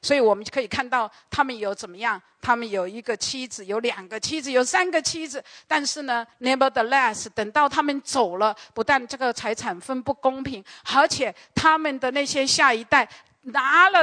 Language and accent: Chinese; Taiwan; 特别我在台湾长大